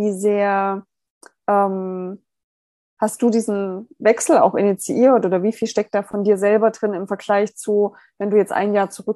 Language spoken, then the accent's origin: German; Germany; und ich denke, da sind wir als Deutsche auch eher bewusst, wirklich noch auszudrücken, wie es uns geht